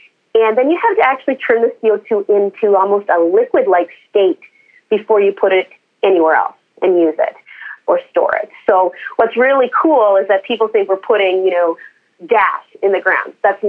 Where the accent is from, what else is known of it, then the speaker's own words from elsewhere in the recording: Newfoundland and Labrador, Canada; So I'm actually from Newfoundland originally, proud Newfoundlander, but I did my law degree in Saskatchewan.